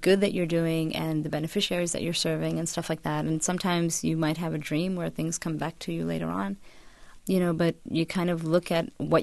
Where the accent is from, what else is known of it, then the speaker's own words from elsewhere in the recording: India; Myself, I'm Indian.